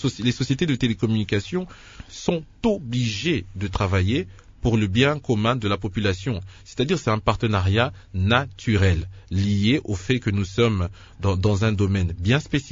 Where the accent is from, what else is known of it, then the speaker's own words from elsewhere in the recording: DR Congo; en tant que Congolais et digne fils de ce pays